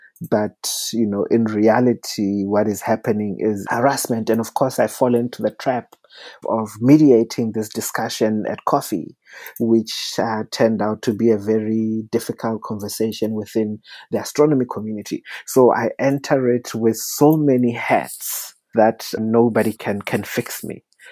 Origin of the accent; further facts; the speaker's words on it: South Africa; but I also entered it as a South African who does not shy away from difficult conversations.